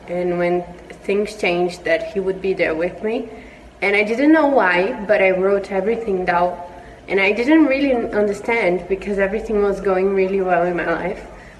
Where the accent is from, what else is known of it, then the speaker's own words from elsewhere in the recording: Brazil; English is a second language; Hi everyone … I'm from Brazil.